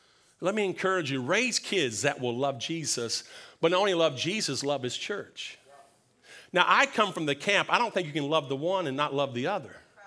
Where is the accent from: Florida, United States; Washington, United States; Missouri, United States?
Florida, United States; Two Egg; I am from Two Egg, Florida. And we do like to take care of things sometimes.